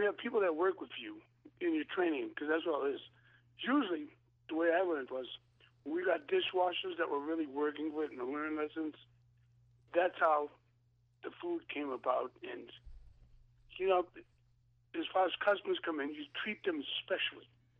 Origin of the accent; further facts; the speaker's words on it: Massachusetts, United States; Came to the first, but I'm from the Cape Cod.